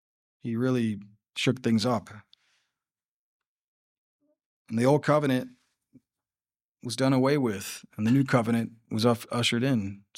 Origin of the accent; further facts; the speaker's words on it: Huntsville, Alabama, United States; moved away as an adult; now in Atlanta, United States; When I took the job in Atlanta, I embraced a new life here in Atlanta. I left behind my hometown of Huntsville, Alabama.